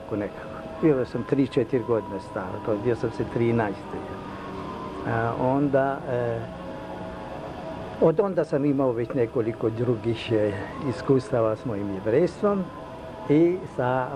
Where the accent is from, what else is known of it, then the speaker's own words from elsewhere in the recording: Novi Sad, Vojvodina, Serbia; also born or lived in Šimanovci; Rođen sam u Novom Sadu. U ono doba je to bila mađarska varoš. Ali sa mešanim stanovništvom, Srbi, Mađari, Nemci.